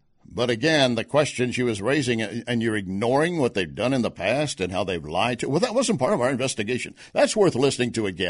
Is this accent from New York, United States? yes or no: no; Texas, United States; I have a BS degree. I'm from Texas. I know it.